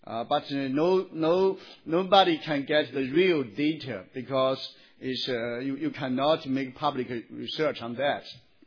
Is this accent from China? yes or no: yes; Shandong, China; English is a second language; Such like in my hometown in Shandong province, in the east of the Shandong province, and the north of Shandong province, their tongues is so radically different.